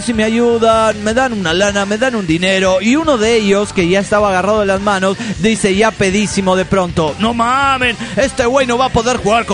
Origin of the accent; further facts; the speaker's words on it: Cochabamba, Bolivia; de Cochabamba, Bolivia.